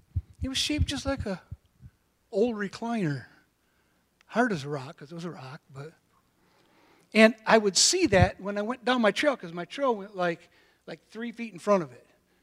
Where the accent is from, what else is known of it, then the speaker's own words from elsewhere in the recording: Cadillac, Michigan, United States; We had 66, 68 acres up in Cadillac. I was born and raised in Cadillac.